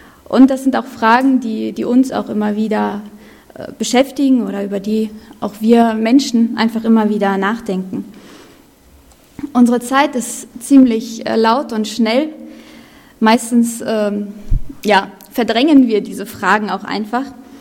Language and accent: German; Germany; Wir sind ja in Deutschland. Wir sind Deutsche und wir mögen es gerne schwarz auf weiß.